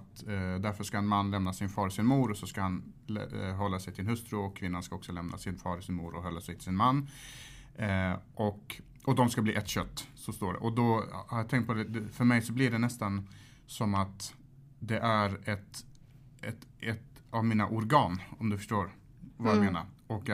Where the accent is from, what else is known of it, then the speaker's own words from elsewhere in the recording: Malmö, Skåne, Sweden; vi växte som sagt upp i förorten och där finns liksom där jag växte upp i Rosengård